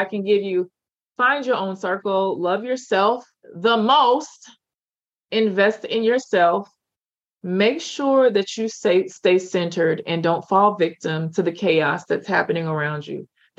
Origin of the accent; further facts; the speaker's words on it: the South, United States; And I'm from the South, and we put Miss or Mister in front of every adult's name.